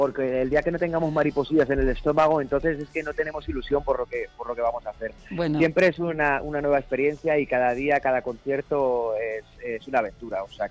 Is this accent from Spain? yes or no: yes; Madrid, Community of Madrid, Spain; now in Alcorcón, Spain; yo soy de Madrid, yo vivo, resido en Alcorcón, mis padres son extremeños, emigrantes, y bueno, yo vivo aquí en Madrid de hace, bueno, toda la vida nací aquí.